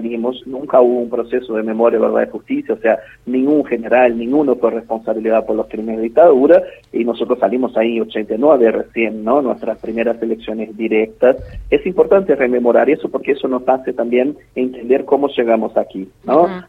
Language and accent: Spanish; Brazil; Spanish is a second language; now in Argentina; nosotros acá en Argentina, como comunidad brasileña, nos organizamos para hacer una elección mucho más en plan simbólico